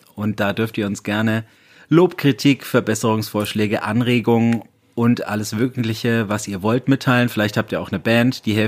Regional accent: Bayreuth, Bavaria, Germany; Bayreuth represent, meine Heimat.

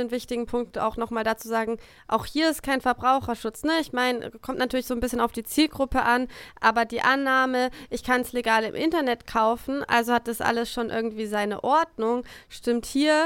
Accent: Frankfurt, Hesse, Germany; Ich bin Frankfurterin

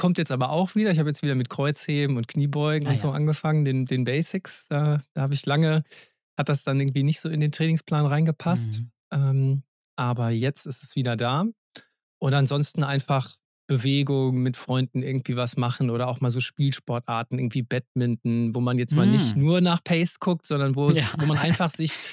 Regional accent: Cologne, North Rhine-Westphalia, Germany; in meiner Heimatstadt in Köln

